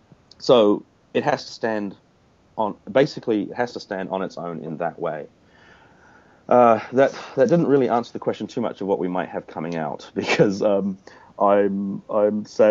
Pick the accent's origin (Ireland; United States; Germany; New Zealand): New Zealand; I would be quite happy to use the New Zealand connection if it helped